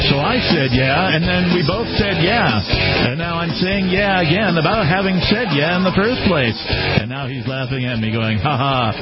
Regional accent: Seattle, Washington, United States; I come from Seattle where there's one Bitcoin ATM.

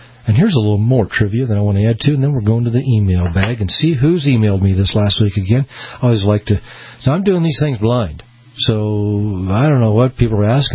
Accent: Peoria, Illinois, United States; born there; now in Boise, United States; I was born in Peoria, Illinois. Our family was out in the Illinois area, and then my dad transferred to Boise, Idaho, and that's where I'm broadcasting right here

